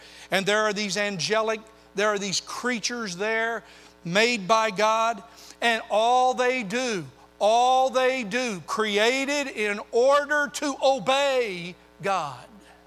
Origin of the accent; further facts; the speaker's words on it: Oklahoma, United States; Now, I grew up in Oklahoma, and one of the things as a boy